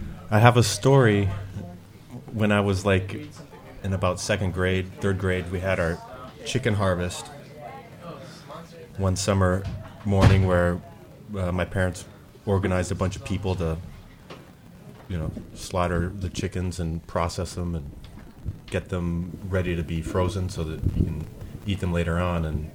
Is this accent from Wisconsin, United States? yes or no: yes; Wisconsin, United States; I grew up in south central Wisconsin near Madison.